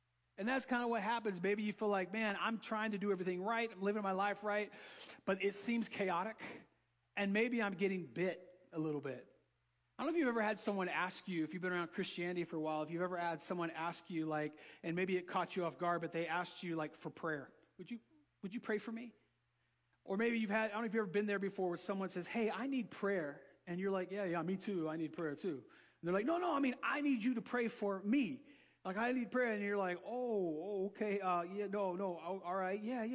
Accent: Florida, United States; I grew up in Florida, and I've probably shared this before, but my brothers and I, we love these things.

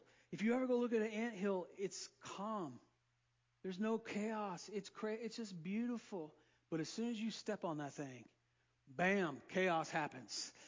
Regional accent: Florida, United States; I grew up in Florida, and I've probably shared this before, but my brothers and I, we love these things.

